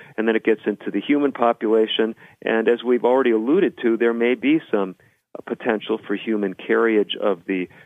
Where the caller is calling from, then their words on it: Albuquerque, New Mexico, United States; I'm speaking from Albuquerque, New Mexico. At this point, there is no Ebola virus here.